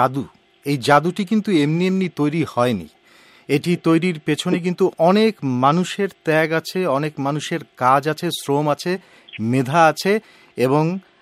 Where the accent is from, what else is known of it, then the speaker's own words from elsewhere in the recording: Bangladesh; born there; আমার জন্ম বাংলাদেশে